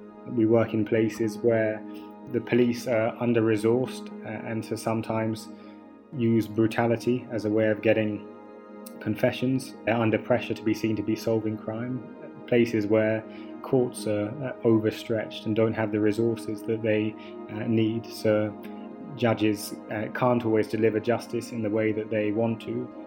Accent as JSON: {"language": "English", "region": "London", "country": "United Kingdom", "tie": "born or raised there", "moved": "as an adult", "said": "I'm British, I grew up in London, but when I was 18, I went to Uganda"}